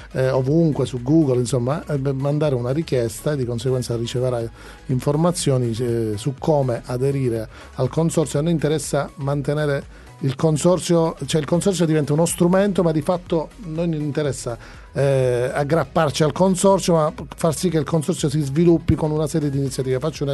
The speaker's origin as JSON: {"language": "Italian", "region": "Sicily", "country": "Italy", "said": "Il siciliano, dico in generale, siamo siciliani"}